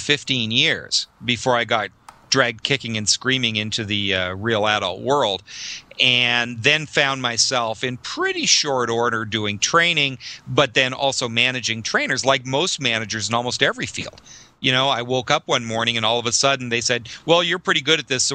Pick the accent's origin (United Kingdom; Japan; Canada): Canada; now in Chicago, United States; But now, you know, I'm some Canadian boy living in Chicago doing this out of his house